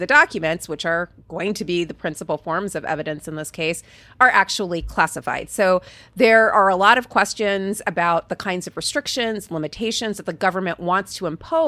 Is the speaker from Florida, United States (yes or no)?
yes; Fort Pierce, Florida, United States; Shout out to Fort Pierce. I grew up in Fort Pierce.